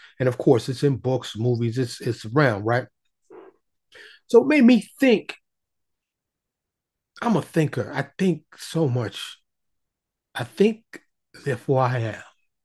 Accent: New York City, New York, United States; I was born and raised in New York City. So in New York, I had exposure to all types of people, all types of cultures, ethnicities, foods, lifestyles, all kinds of stuff. You know, born and raised in New York in the 60s.

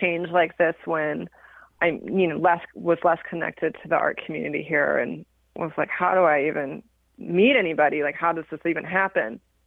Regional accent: France; I grew up I was born in France, and this like tradition of existentialist philosophies and also religion. And I grew up in a really Catholic family.

